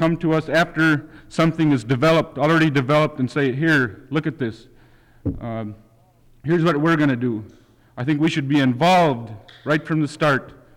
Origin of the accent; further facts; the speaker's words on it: Hughes, Alaska, United States; and I'm from Hughes.